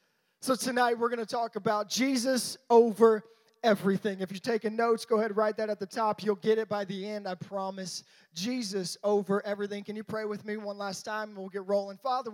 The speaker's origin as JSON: {"language": "English", "town": "Baton Rouge", "region": "Louisiana", "country": "United States", "tie": "born or raised there", "said": "and I grew up in Baton Rouge, Louisiana, so I'm a big LSU fan."}